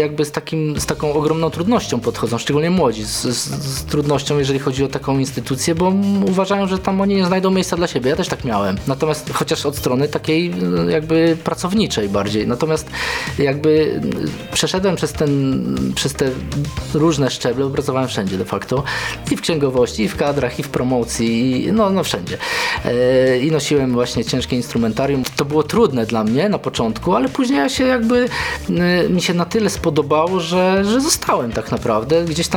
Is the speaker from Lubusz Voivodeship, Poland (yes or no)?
no; Kuyavian-Pomeranian Voivodeship, Poland; bo ja z Bydgoskiego, prosty chłopak, takie tam różne klimaty